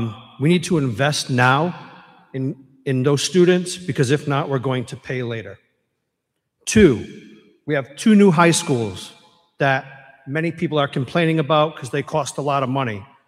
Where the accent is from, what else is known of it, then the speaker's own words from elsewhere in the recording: Warwick, Rhode Island, United States; also born or lived in Providence; I grew up in Warwick. I moved to Providence when I was in second grade. I have since returned to Warwick.